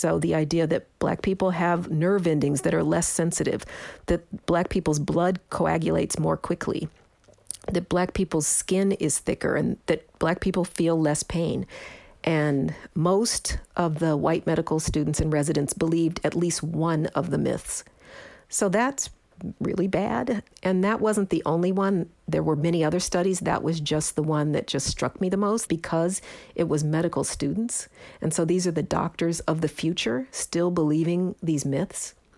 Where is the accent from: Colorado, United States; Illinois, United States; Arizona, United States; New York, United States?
Colorado, United States; Denver; It doesn't account for the fact that I grew up in the Mile High City.